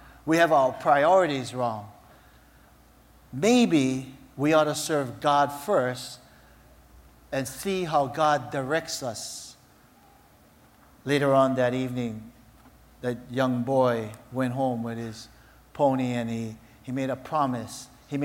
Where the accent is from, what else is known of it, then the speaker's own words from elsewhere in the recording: Honolulu, Hawaii, United States; When I was a kid growing up in Palolo Valley, I loved sports, and my dad would always help me out.